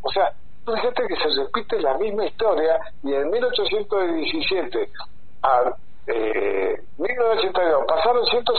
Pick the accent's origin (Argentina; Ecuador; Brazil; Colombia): Argentina; No existe otro país en América del Sur como Argentina.